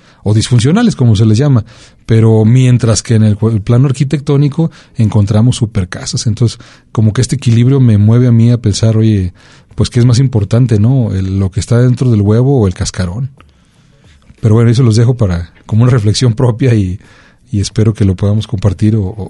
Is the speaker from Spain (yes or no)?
no; Colotlán, Jalisco, Mexico; que son tan importantes en nuestro marco referencial identitario como colotlenses, como jaliscienses y como mexicanos, por supuesto